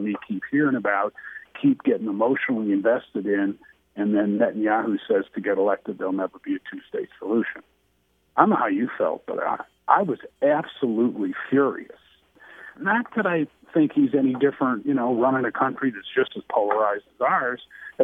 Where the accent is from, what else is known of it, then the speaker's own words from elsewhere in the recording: South Africa; And I'm from South Africa half the time in my childhood